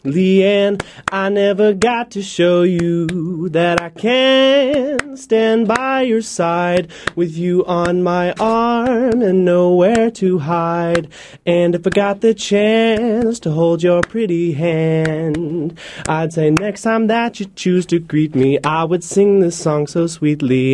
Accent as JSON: {"language": "English", "town": "Birmingham", "region": "Alabama", "country": "United States", "said": "The big old Birmingham."}